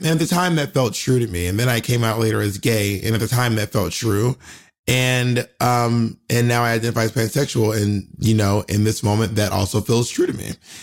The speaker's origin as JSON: {"language": "English", "region": "Georgia", "country": "United States", "said": "And I'm from Clayton County, which is not one of the nicer suburbs. Let's put it that way."}